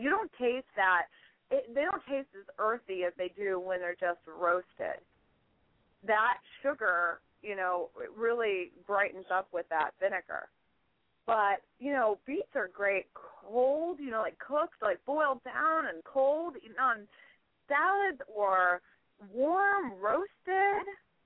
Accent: Ohio, United States; I grew up in Ohio. So one of the popular things up in Ohio is we make pickled beets.

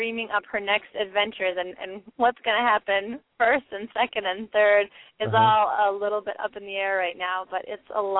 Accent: Washington, District of Columbia, United States; One is, you know, it's my hometown. I know it inside and out. I've been to every neighborhood so many times.

